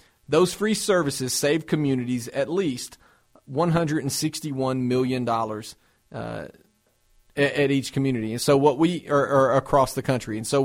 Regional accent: Tennessee, United States; now in Knoxville, United States; My hometown in Marshall County in Tennessee, there's a pregnancy center in Lewisburg

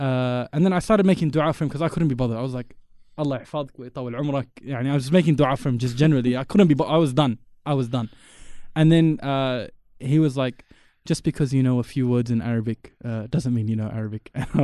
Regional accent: Fiji; born there; I was like, yani, originally, we take the nasab of, we're Indian. Right, my dad's born in India, but we were born in Fiji, but we're Indian.

